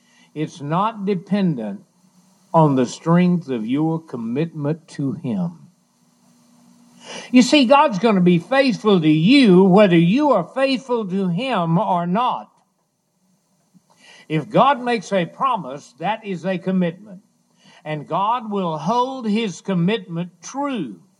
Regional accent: Hallsville, United States; we had a preacher in my hometown, Hallsville, when I was growing up.

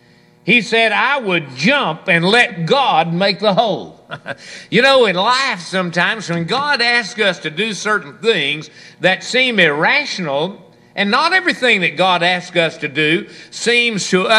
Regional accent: United States; I do believe in voting as an American

